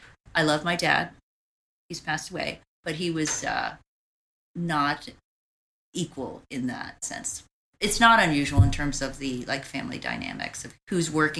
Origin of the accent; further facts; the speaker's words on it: Pittsburg, California, United States; also born or lived in Walnut Creek; So I grew up initially in Pittsburgh, California, which is a large minority population, a lot of African-Americans, a lot of Filipinos, a lot of Mexicans. And then we moved to more affluent white city, Walnut Creek, California